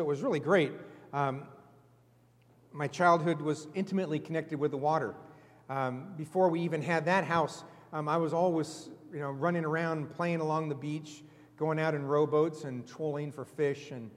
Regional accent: Mercer Island, Washington, United States; I grew up down just outside of Seattle on Mercer Island in the middle of Lake Washington. Our family home was one block from the water, from the lake

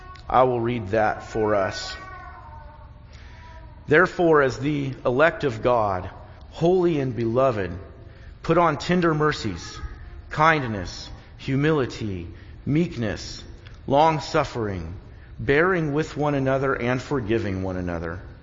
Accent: United States; And as an American who loves my country, our Constitution, and the miraculous beginnings that we had as a nation

